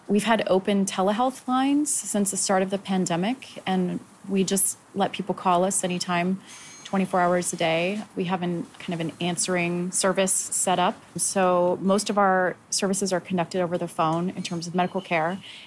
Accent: California, United States; I come from the Bay Area.

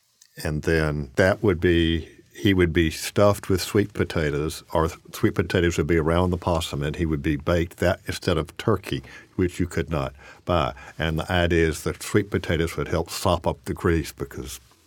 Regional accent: Gulf Coast, United States; I grew up on the Gulf Coast with good Gulf Coast cooking.

